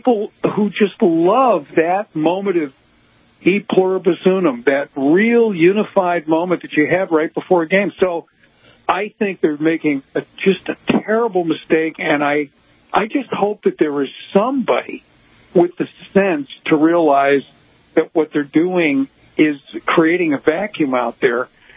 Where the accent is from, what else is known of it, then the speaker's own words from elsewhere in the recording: Chicago, Illinois, United States; I told you I grew up in Chicago.